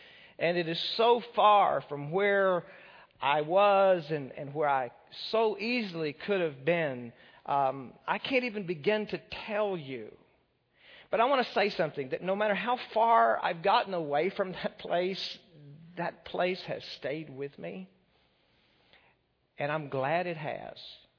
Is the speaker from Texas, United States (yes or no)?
yes; Texas, United States; I was born from West Texas dirt. Okay, it's where I came from, you know, dirt road and a 10-roof house.